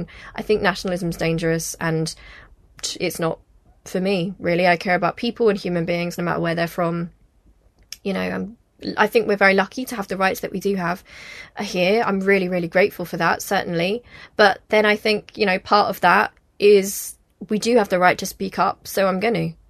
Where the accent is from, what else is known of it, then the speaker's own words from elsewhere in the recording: United Kingdom; you're just going to have to cope with the fact that I am British. I've lived here all my life. I will always be British.